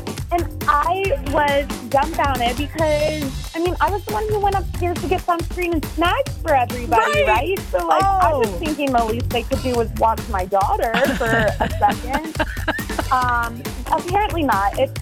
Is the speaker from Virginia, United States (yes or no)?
no; Sun Prairie, Wisconsin, United States; I'm from Sun Prairie